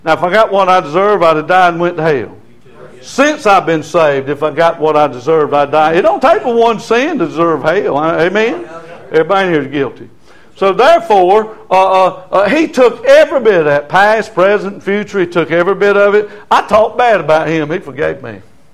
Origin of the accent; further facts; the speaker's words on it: South Carolina, United States; I'm from South Carolina. I got to say this.